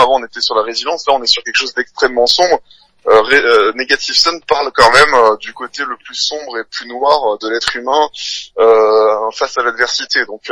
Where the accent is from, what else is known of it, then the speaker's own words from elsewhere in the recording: Cannes, Provence-Alpes-Côte d'Azur, France; also born or lived in Nice; on est de Cannes et Nice